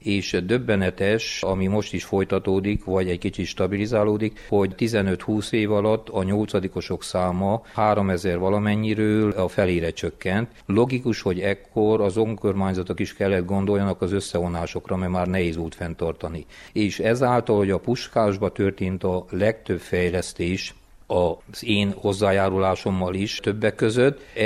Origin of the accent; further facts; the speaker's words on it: Mureș County, Romania; ugye Maros megyei származású vagyok